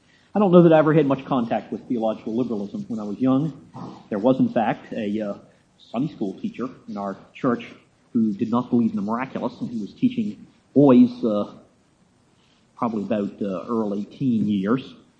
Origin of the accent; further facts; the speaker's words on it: Arlington, Virginia, United States; I grew up in Arlington, Virginia. Parents were Bible believers and attended a Southern Baptist church down there.